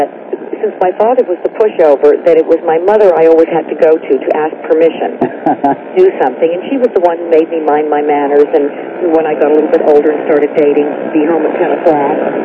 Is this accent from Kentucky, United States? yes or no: no; Hollywood, California, United States; this is very much a part of the so-called growing up in Hollywood